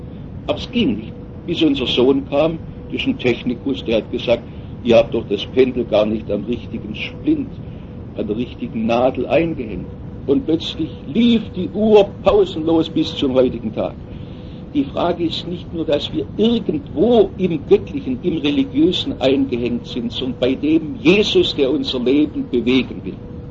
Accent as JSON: {"language": "German", "town": "Korntal", "region": "Baden-Württemberg", "country": "Germany", "said": "Ich komme aus Korntal."}